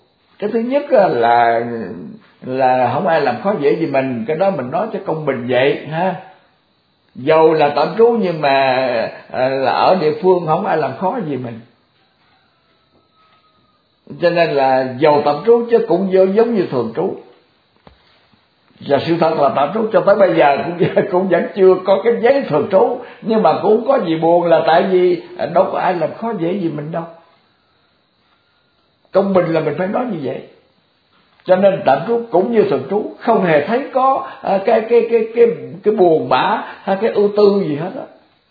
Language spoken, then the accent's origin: Vietnamese; Mekong Delta, Vietnam; mà ở đất Sài Gòn cũng như là ở đất miền Tây, bởi vì quê tôi ở miền Tây mà.